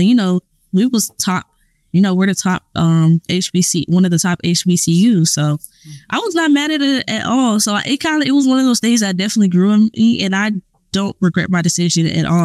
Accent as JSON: {"language": "English", "region": "Georgia", "country": "United States", "said": "because I'm originally from Georgia, you know, I thought about the AUC, but I didn't think I really wanted to be there because I've already experienced, like, Atlanta and everything like that."}